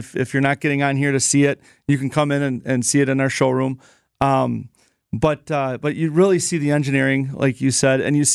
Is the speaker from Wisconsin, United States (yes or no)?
yes; Wisconsin, United States; like my brother and I are the owners, but we grew up in Wisconsin. We're not going anywhere.